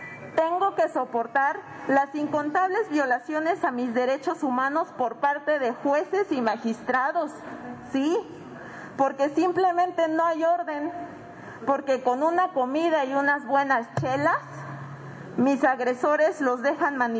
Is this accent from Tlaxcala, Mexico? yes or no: no; Oaxaca, Mexico; Yo soy orgullosamente oaxaqueña